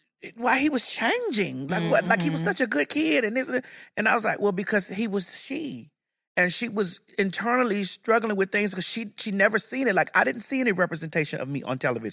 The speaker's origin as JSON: {"language": "English", "region": "Florida", "country": "United States", "said": "I'm from Florida. I'm from Dade County."}